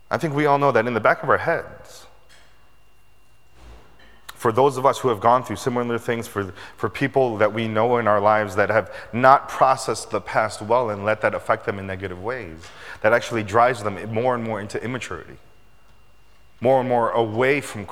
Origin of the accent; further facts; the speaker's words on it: Chicago, Illinois, United States; I had the enormous, immense privilege and blessing of growing up in Chicago in the 90s.